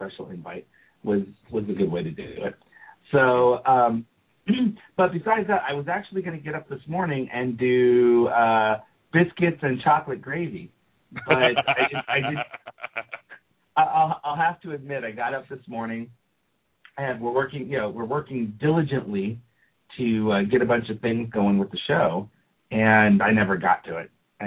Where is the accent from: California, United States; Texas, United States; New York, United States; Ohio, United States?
Texas, United States; we love the people of Texas, because I'm from Texas. My girls are from Texas.